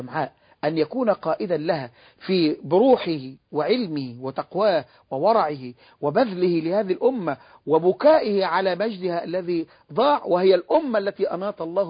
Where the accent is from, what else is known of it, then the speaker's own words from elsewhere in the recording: Egypt; وقبرها عندنا في مصر